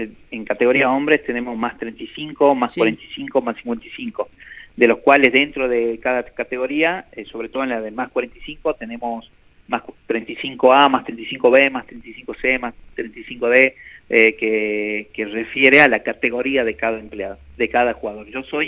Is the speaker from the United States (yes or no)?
no; Salta, Argentina; es muy importante para nosotros y para nuestra ciudad. Porque es increíble lo que el pádel está creciendo en Salta